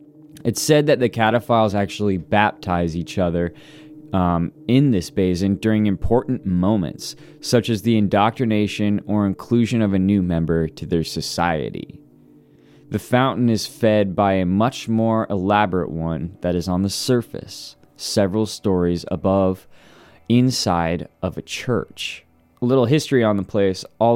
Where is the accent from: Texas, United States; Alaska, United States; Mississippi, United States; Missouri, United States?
Missouri, United States; I've been deep in like caves and stuff a lot of times when I grew up in Missouri for the most part, and tons of caves in Missouri